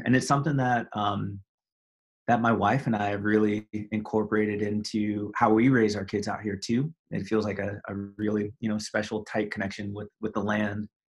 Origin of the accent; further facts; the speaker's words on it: Walnut Creek, California, United States; I grew up in Walnut Creek in the East Bay.